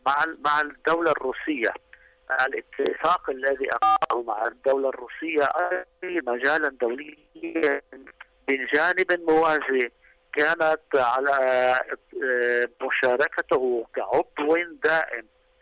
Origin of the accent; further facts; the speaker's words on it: Lebanon; كمكلوك الحياكة عندنا في لبنان، يقول حياكة